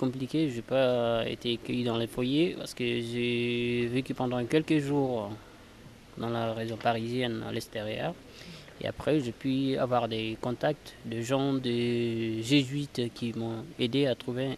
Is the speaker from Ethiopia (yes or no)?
no; Mopti, Mali; French is a second language; Je viens du Mali, au centre, comme on dit. D'accord. Centre du Mali, il y a un région qui s'appelle Mopti. Ça s'appelle la Bani.